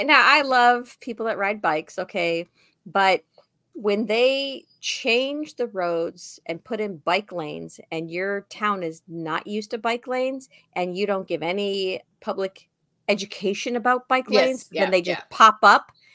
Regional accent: Oakbrook Terrace, Illinois, United States; So I grew up in Oak Brook Terrace, my dad and my mom, when they moved there, it was Utopia.

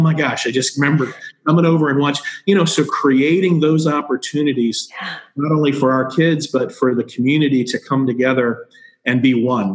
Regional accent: Upper Arlington, Ohio, United States; growing up in Upper Arlington, it's a huge holiday, big parade, everything like that.

